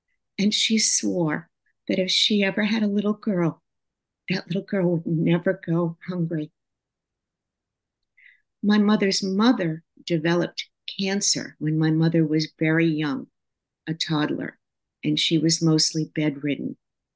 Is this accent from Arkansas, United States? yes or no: no; Peabody, Massachusetts, United States; And when they came to where I grew up in Peabody, Massachusetts, they were so grateful to be alive.